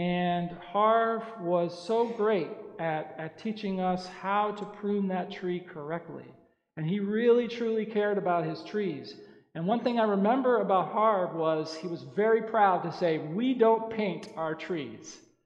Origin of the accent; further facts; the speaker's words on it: North Dakota, United States; When I was growing up in North Dakota, life was aligned with the land.